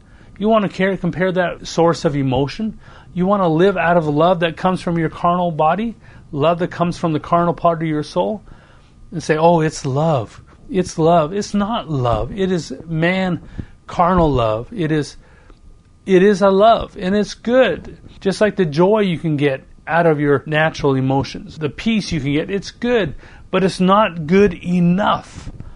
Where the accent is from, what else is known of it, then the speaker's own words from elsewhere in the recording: Canada; Well, growing up in Canada in the Rocky Mountains